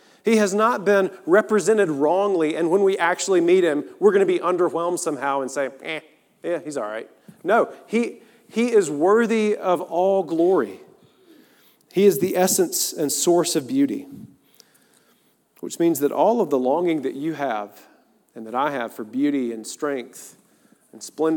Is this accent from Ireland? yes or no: no; Appalachia, United States; as an Appalachian mountain boy, the first time that we went and I saw the Rocky Mountains